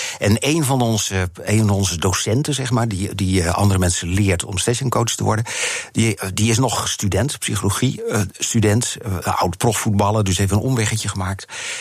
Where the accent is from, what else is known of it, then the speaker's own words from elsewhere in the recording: Friesland, Netherlands; dus we komen uit Friesland, zijn we een beetje trots op